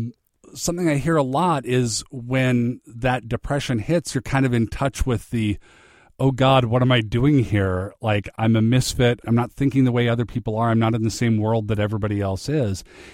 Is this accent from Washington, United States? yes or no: yes; Federal Way, Washington, United States; I have dealt with depression since about the eighth grade, growing up in Federal Way, Washington.